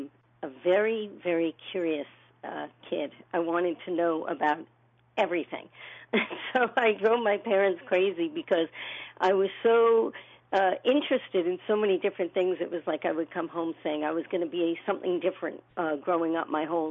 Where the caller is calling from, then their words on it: New York, United States; So I am based in Rockland County, New York. It's just 15 miles north of the George Washington Bridge from the city.